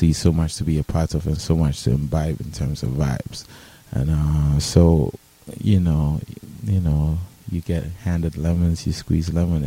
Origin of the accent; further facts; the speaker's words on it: Ghana; So I come in from as a Ghanaian and African, who is also quite worldly, so I bring in those influences from the music that I listen to as well.